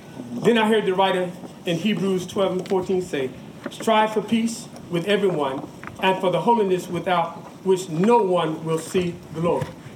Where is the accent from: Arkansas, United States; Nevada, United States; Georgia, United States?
Arkansas, United States; Pine Bluff; We came here from Pine Bluff, Arkansas. It was 10,108 when we first came.